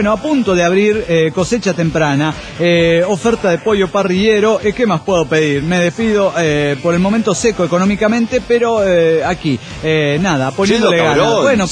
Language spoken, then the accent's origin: Spanish; Mexico City, Mexico; Digo, vengo del Distrito Federal.